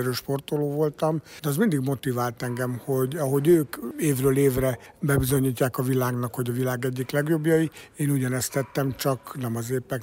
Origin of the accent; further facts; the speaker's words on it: Budapest, Hungary; ugye Margit-szigeten nőttem föl